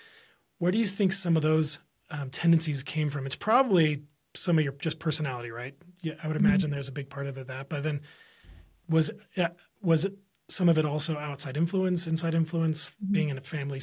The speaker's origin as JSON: {"language": "English", "region": "California", "country": "United States", "tie": "born or raised there", "said": "My parents, we grew up in Southern California under, you know, a lot of Calvary Chapel style teaching and just verse by verse."}